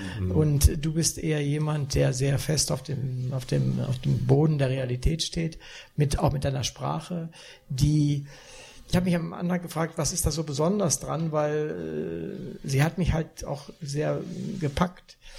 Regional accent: Northern Germany, Germany; Gut, okay, ich komme aus Norddeutschland.

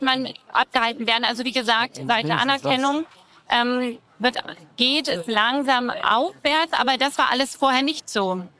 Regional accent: Freiburg, Baden-Württemberg, Germany; Zum Beispiel, ich bin 74, ich bin in Freiburg zur Schule gegangen

